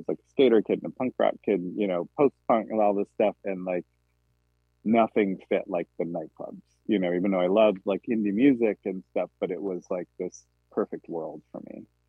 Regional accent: New Hampshire, United States; I grew up in New Hampshire and spent a tons of time in the woods when I was younger

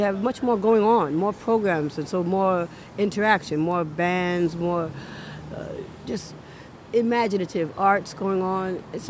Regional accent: Westbury, New York, United States; also born or lived in New Rochelle; Actually, I was born in New Rochelle, New York, and I grew up in Long Island, particularly Westbury, Long Island.

